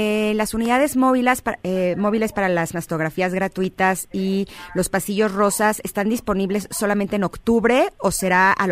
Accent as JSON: {"language": "Spanish", "country": "Mexico", "said": "nos sentimos muy agradecidas como mujeres, como mexicanas"}